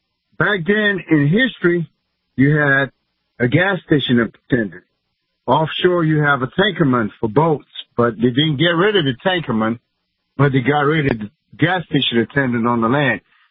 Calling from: New Iberia, Louisiana, United States; New Iberia, Louisiana.

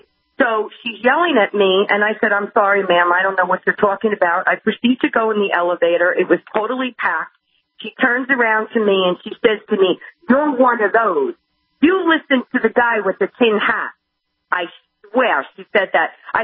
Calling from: New York, United States; I'm calling from New York, okay? I live in a suburb outside of New York.

